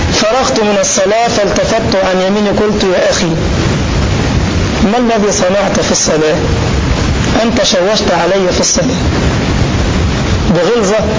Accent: Egypt; وأذكر أني في بلدنا مصر كان عندي أسبوع دعوة في مسجد من المساجد محاضرة

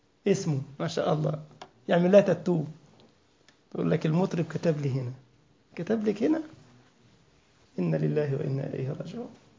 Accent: Egypt; أنا أذكر عندنا في مصر كان في طفل اسمه مسلم سعيد

